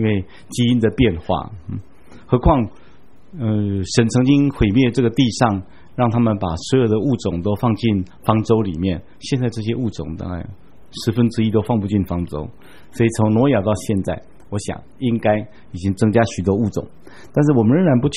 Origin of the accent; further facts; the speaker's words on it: Taiwan; 我们小时候在台湾最常看到的牛是有两种